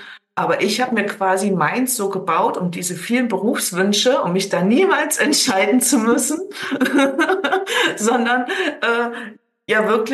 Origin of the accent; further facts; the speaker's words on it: East Germany, Germany; moved away; ich bin ja in Ostdeutschland groß geworden und relativ jung nach der Wende dann halt in die alten Bundesländer